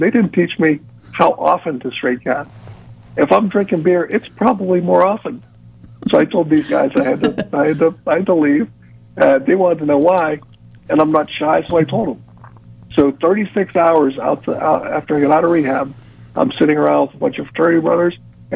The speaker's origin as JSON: {"language": "English", "region": "Pennsylvania", "country": "United States", "said": "I'm from Pennsylvania, so they shipped me all the way down to a a really high-end spinal cord rehab center"}